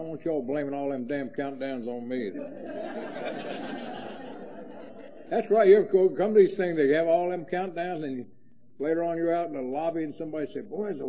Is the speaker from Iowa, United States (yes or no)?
no; Louisville, Kentucky, United States